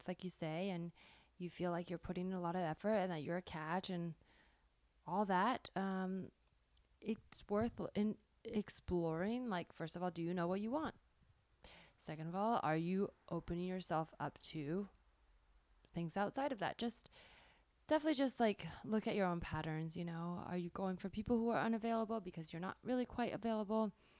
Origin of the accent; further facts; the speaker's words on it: California, United States; It's just because I grew up in the South Bay. And then when I went to New York, I just tell people I'm from San Francisco because it's easier.